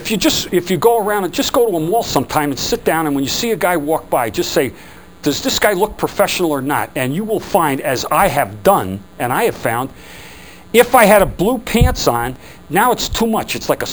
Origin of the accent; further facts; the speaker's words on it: New Jersey, United States; I'm from Jersey.